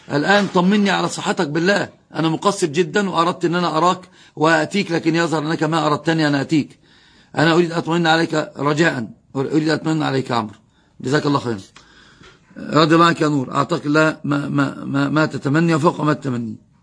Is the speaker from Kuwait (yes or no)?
no; Upper Egypt, Egypt; فأنا أصلا صعيدي،